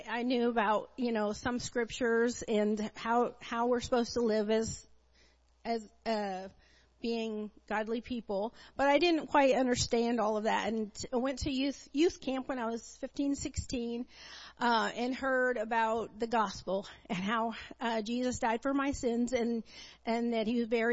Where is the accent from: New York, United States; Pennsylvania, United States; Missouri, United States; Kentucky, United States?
Missouri, United States; Raytown; They had an area, so I was raised in Raytown area, and so he lived two blocks from me